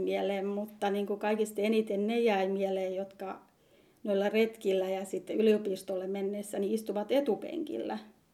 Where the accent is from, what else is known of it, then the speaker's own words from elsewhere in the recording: Pyhäntä, North Ostrobothnia, Finland; now in Kerava, Finland; Pyhännältä Pohjois-Pohjanmaalta ja tällä hetkellä asun Keravalla, ainakin toistaiseksi.